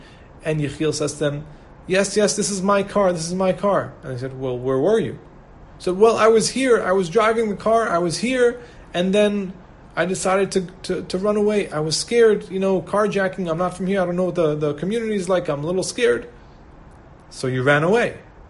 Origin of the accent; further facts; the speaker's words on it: New York, United States; we're not from here, we're from New York, and we're not from here.